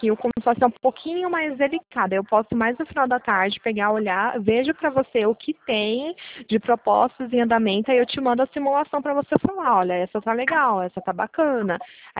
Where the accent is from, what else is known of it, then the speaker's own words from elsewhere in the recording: Pirassununga, São Paulo, Brazil; Eu sou de Pirassununga, interior de São Paulo.